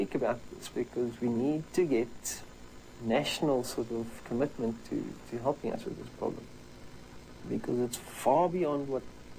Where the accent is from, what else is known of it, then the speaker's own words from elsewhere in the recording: Cape Town, Western Cape, South Africa; We came from Cape Town to this place.